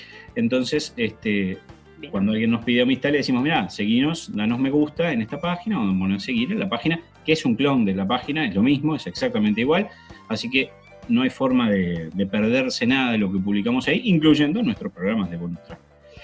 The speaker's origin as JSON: {"language": "Spanish", "region": "Montevideo", "country": "Uruguay", "said": "Dicen por ahí que somos un barrio de San Pablo, todo Montevideo, ¿no?"}